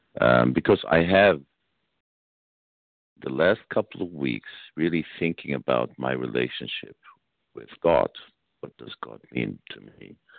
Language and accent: English; Florida, United States; I'm from Florida.